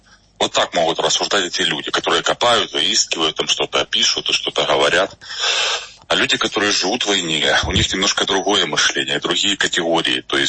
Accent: Horlivka, Donetsk Oblast, Ukraine; Я горловчанин. Я коренной горловчанин. Я здесь служу. Я здесь родился, здесь живу, я здесь служу. С 14 года я здесь, никуда я не уезжал.

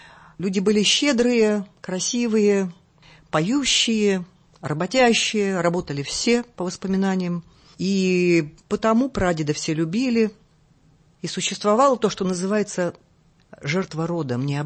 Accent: Perm, Perm Krai, Russia; born there; Я родилась в городе Перми. Ну, Пермь – это очень, мне кажется, такой известный индустриальный центр.

